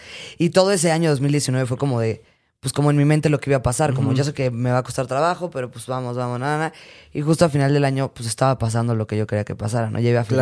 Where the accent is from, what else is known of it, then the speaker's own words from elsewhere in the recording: Querétaro, Mexico; Soy queretanense. Bueno, soy de aquí, pero llevo toda mi vida.